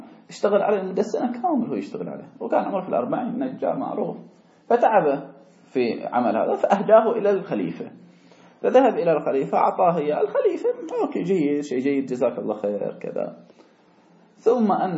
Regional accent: Hejaz, Saudi Arabia; ليش تبغى ها أنا حجازي ما ليش أبغى

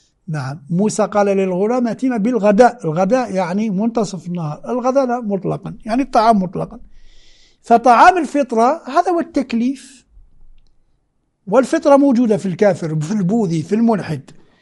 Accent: Algeria; moved away as an adult; أول ما دخلت الحوزة وأنا جاي من الجزائر وذهنية جامعية، كنت أدرس في الجامعة الفيزياء

